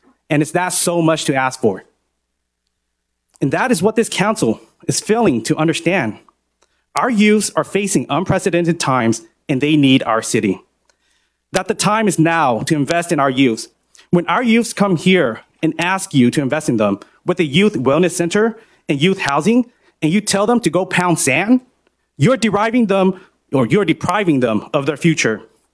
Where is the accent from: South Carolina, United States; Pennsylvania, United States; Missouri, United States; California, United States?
California, United States; Merced; I grew up here in Merced, right across the street from Golden Valley High School. And in those affordable apartments on Allen Court, my family came to the United States as refugee when I was 1 year old.